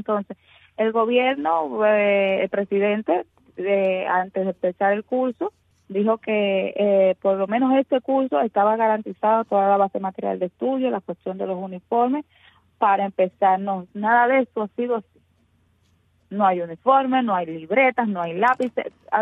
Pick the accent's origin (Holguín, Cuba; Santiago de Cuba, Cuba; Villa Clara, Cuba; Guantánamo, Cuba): Guantánamo, Cuba; soy nacida y criada aquí en Cuba, soy de la ciudad de Guantánamo, una de las provincias de Cuba donde es muy difícil desarrollarse como joven.